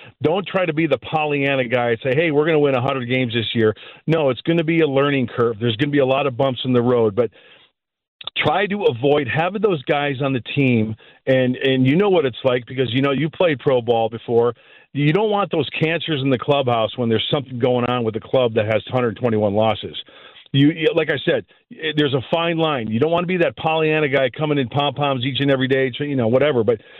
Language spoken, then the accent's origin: English; Joliet, Illinois, United States; also born or lived in Aurora; Joliet's great. Very proud to be from there. I was born in Aurora. Lived there a year. Then my parents moved to Joliet. And I tell you what, great childhood.